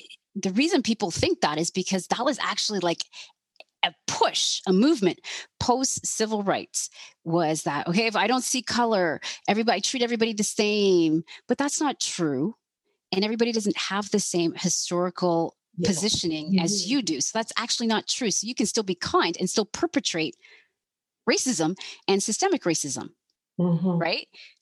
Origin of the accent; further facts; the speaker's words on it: London, Ontario, Canada; I went to a predominantly white high school, of course, I grew up in London.